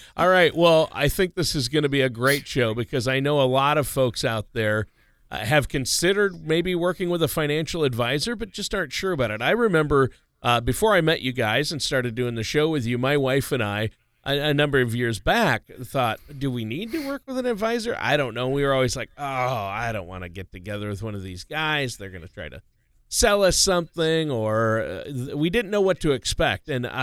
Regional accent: Minnesota, United States; Well, I know in my home state of Minnesota, they had snow this morning as well

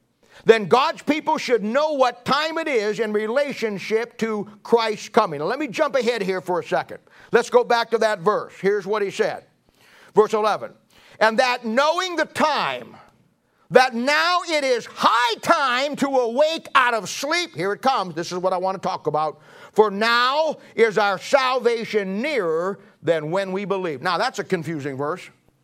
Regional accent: United States; Now, I'm an American.

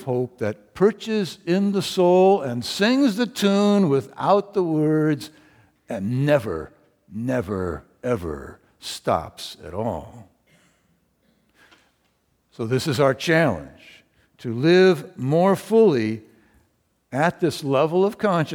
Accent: Lynden, Washington, United States; This was in my hometown of Linden, Washington.

